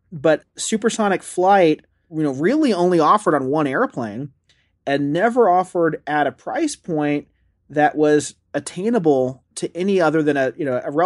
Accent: California, United States; And so a phrase that got drilled into me kind of growing up in tech, growing up in Silicon Valley, was minimum viable product.

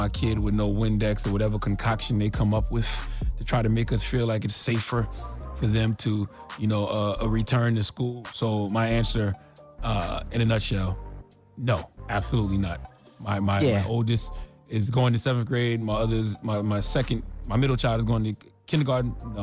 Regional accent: Moncks Corner, South Carolina, United States; You know, that's my home state as well. I was on the Isle of Palms. I was in my hometown of Mount's Corner.

